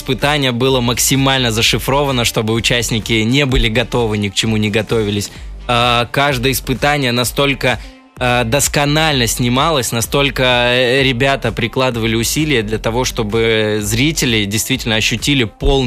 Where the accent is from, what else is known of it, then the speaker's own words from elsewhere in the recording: Moscow, Russia; в садик даже успел походить в Москве, поэтому на 100% считаю себя москвичом, и это мой родной город, и здесь я вырос